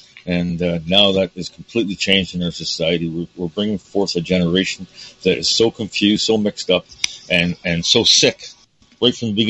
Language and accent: English; Toronto, Ontario, Canada; I grew up in Toronto, Jürgen. That's where my schooling was in downtown Toronto, is where I was brought up. And King George Public School in Toronto is where I went to school.